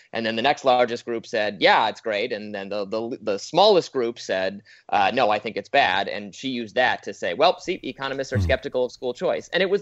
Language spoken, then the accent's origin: English; Michigan, United States; You know, I'm from Michigan, so I've been familiar with her work for a while